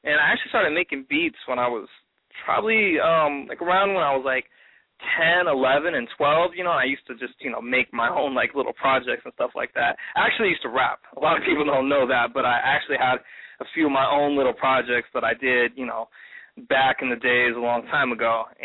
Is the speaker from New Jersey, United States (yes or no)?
no; Kansas City, Missouri, United States; I'm actually from Kansas City